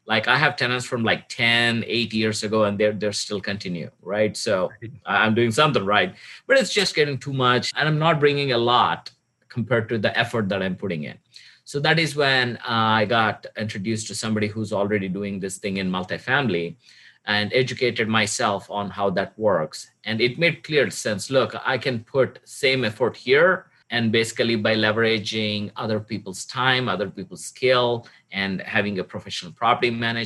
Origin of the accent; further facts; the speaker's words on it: India; moved away as an adult; now in United States; So I'm originally from India, came to the United States in 2002 to pursue my master's in electrical engineering at University of Alabama, Huntsville, the Rocket City.